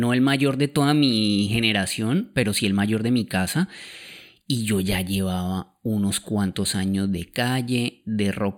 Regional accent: Palmira, Valle del Cauca, Colombia; yo estudiaba en la Universidad del Quindío en Armenia y soy de Palmira Valle, igual que Lina.

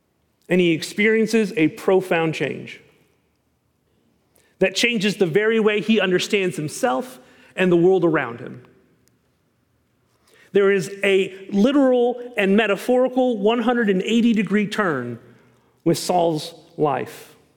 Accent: Kansas, United States; My family on the East Coast that I now have is convinced that I don't like seafood because I was born and raised in Kansas, to which they probably have a pretty good point.

